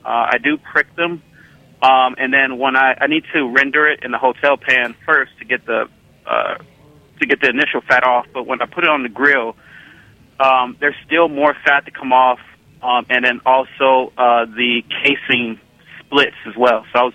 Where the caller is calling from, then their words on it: Milwaukee, Wisconsin, United States; I'm calling from Milwaukee, Wisconsin.